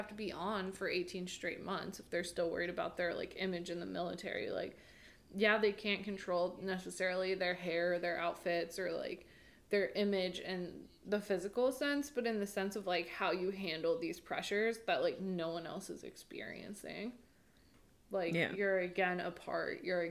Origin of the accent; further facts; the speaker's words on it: United States; Like, I'm American, I want to litigate